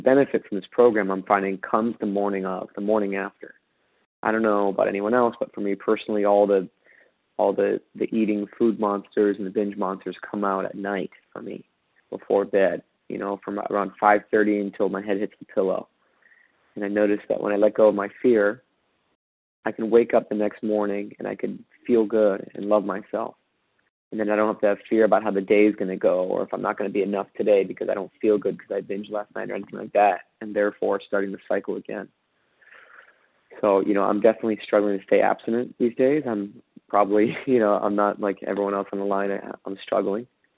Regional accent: Los Angeles, California, United States; I'm from Los Angeles.

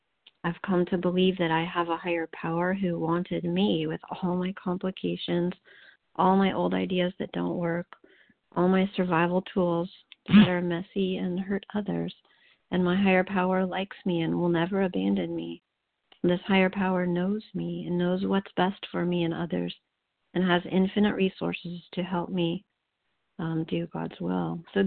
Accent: California, United States; I'm grateful, so grateful to be recovered, and I'm from Central California.

